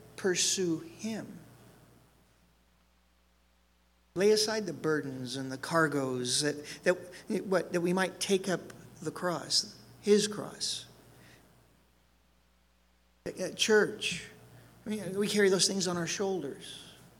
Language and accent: English; Oklahoma, United States; I was raised here as a kid before we moved to California. I am from Oklahoma. I think I'm the only Calvary pastor in Oklahoma from Oklahoma.